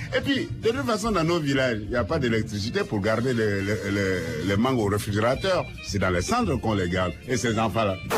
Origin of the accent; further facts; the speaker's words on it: north, Côte d’Ivoire; de là d'où je viens, dans la savane du nord de la Côte d'Ivoire